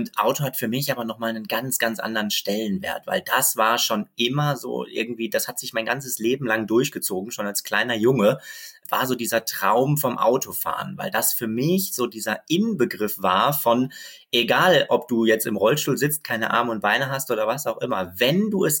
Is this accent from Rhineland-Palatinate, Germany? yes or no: no; Bochum, North Rhine-Westphalia, Germany; ich bin in Bochum aufgewachsen. Meine Eltern leben dort auch noch, meine Geschwister, ein Großteil zumindest davon. Aber mein Herz schlägt eigentlich mittlerweile für Berlin.